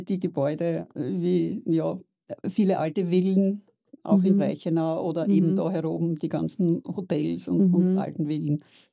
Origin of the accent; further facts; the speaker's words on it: Wiener Neustadt, Lower Austria, Austria; now in Payerbach, Austria; Ich bin in Wiener-Neustadt geboren und habe dort lange Zeit gewohnt.